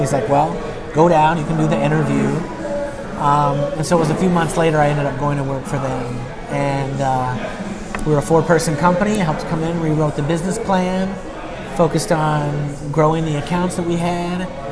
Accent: Texas, United States; also born or lived in Tennessee; now in Oregon, United States; So I'm from Tennessee originally, grew up in Texas.

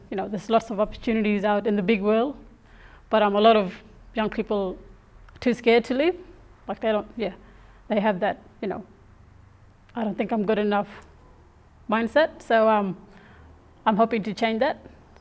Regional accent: Beagle Bay, Western Australia, Australia; So I'm originally from Beagle Bay community. It's a small community with a population of about 400 people.

